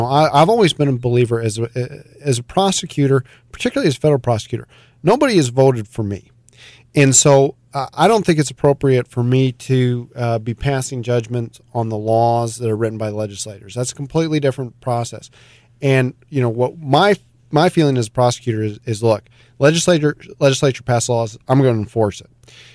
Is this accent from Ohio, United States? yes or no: yes; Vermilion, Ohio, United States; moved away; also born or lived in Washington, D.C.; I grew up in Vermilion, lived mm-hmm. in Vermilion until my dad got elected to Congress. And then once he got elected to Congress, our entire family, we moved out to Washington, D.C.